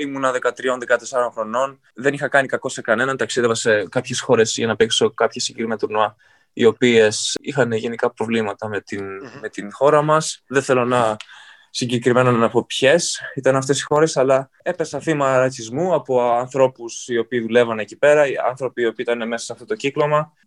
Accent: Greece; κατάγομαι από την Ελλάδα

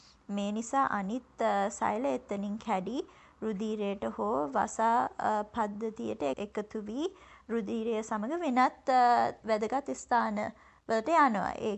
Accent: Colombo, Western Province, Sri Lanka; moved away as an adult; also born or lived in Australia; මම ඉපදුනේ ඕස්ට්‍රේලියාවේ. ප්‍රාථමික අධ්‍යාපනය ශ්‍රී ලංකාවේ කොළඹ සෙන්ට් රිචඩ්ස් කන්වෙන්ට් වල. ඉන් පසු මම කොළඹ ස්ටැෆර්ඩ් ඉන්ටර්නැෂනල් ස්කූල් එකේ තමයි ලන්ඩන් ඕලෙවල් සහ ඒලෙවල් කරේ.

